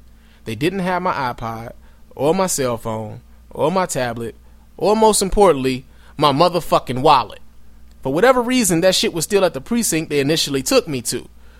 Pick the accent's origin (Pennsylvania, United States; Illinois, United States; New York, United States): Illinois, United States; Chicago; I do plan on suing the city of Chicago, my hometown, the city I love, for violating my civil rights.